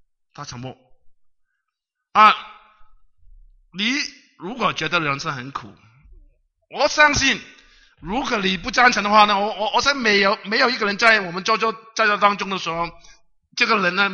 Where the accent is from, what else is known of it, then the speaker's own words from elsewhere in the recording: Guangdong, China; 我们广东人说就像一个死的猫哈